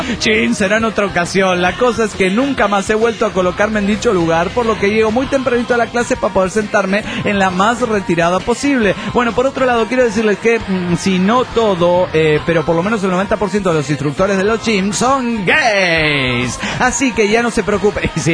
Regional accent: Guadalajara, Jalisco, Mexico; de Guadalajara, Jalisco, México.

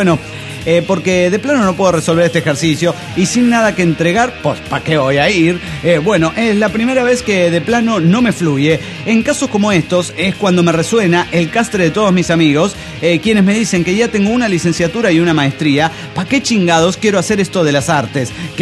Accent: Coatzacoalcos, Veracruz, Mexico; de Coatzacoacos.

